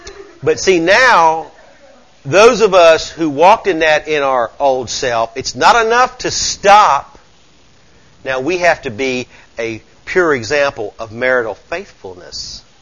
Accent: Southern United States, United States; I'm from the South. It's just the language we talk. Come on, I mean, I've been raised here all my life.

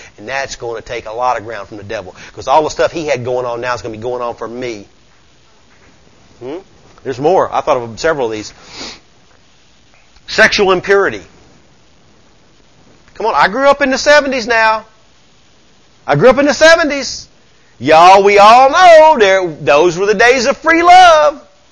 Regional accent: Southern United States, United States; I'm from the South. It's just the language we talk. Come on, I mean, I've been raised here all my life.

